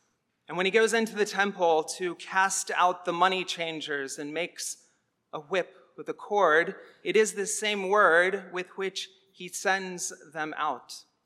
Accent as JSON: {"language": "English", "town": "Atlanta", "region": "Georgia", "country": "United States", "tie": "born or raised there", "said": "I was from Atlanta, that I had grown up in Georgia."}